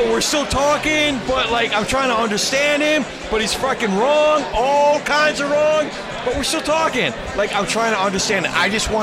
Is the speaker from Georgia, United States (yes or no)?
no; California, United States; I'm from here, SoCal.